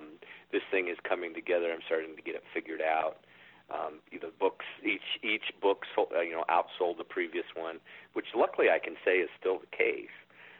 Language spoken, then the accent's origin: English; Wyoming, United States; Although I'm from Wyoming, I've had a lot of Montana relatives.